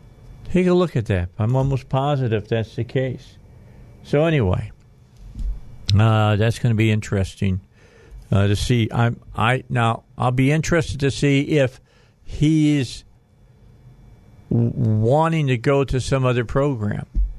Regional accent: Indiana, United States; I hated Notre Dame. I grew up in Northwest Indiana

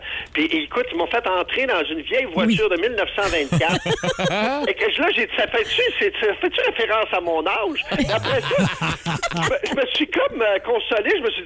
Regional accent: Saguenay, Quebec, Canada; moved away; je suis parti du Saguenay, mais le Saguenay n'est pas sorti de moi, ça, c'est sûr.

